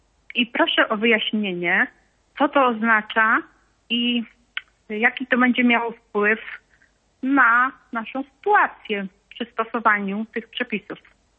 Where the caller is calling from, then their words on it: Subcarpathian Voivodeship, Poland; dzwonię z Podkarpacia.